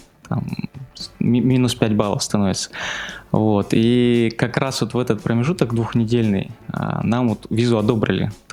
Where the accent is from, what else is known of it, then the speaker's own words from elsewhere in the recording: Siberia, Russia; now in Australia; Переехал я в Австралию из Сибири